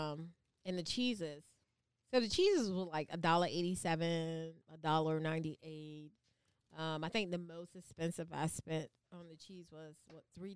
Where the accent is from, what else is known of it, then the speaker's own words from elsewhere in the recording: Savannah, Georgia, United States; I'm from Savannah. Oh. I make up words.